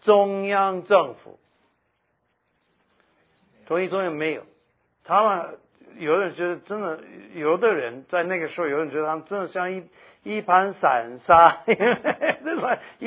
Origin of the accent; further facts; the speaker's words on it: Taiwan; accent: Taiwanese Mandarin; 这就是我的台湾国语